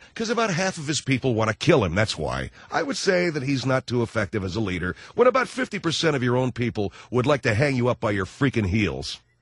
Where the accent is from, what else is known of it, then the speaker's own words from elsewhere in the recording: United States; No. I'm an American. I live in a country that happens to be evolved.